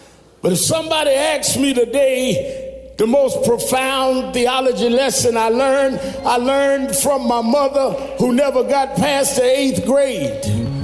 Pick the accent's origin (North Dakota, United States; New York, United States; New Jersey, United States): New York, United States; New York City; I was born and raised in Brooklyn, but she moved back down to Alabama.